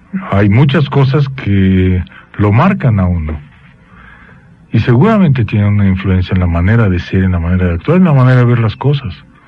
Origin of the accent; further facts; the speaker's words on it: Mexico; born there; Yo nací aquí. Y verdaderamente me siento mexicano. Profundamente mexicano.